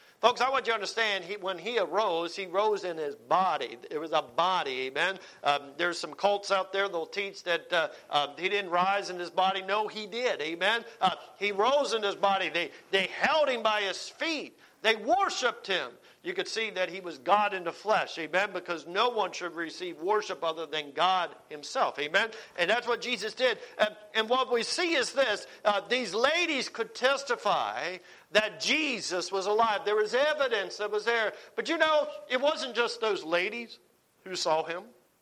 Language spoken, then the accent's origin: English; United States; I am so glad that I am saved and I'm American. And Lord, I can't imagine living in another country other than this great country that you have blessed us with.